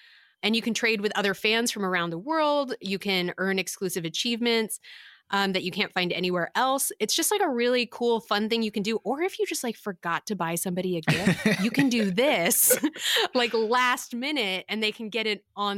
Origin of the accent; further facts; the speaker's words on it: United Kingdom; They basically said I'm a small kitten because I'm a British kitty